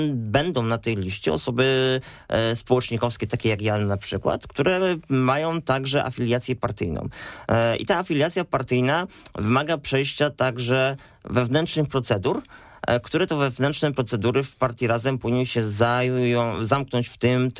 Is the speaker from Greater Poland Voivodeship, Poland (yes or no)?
yes; Poznań, Greater Poland Voivodeship, Poland; ja jestem z Piątkowa Północ, czyli z zupełnych granic z Poznania